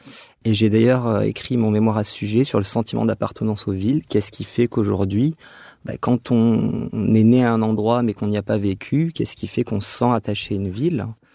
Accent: Dax, Nouvelle-Aquitaine, France; now in Bordeaux, France; Je viens plutôt des Landes, de Dax.

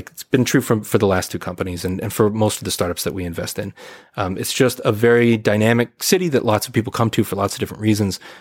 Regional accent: United States; right? And I'm American.

